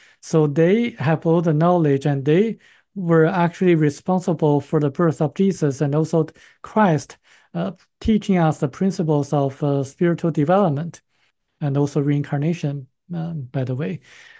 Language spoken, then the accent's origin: English; China; moved away; it's probably because I came from China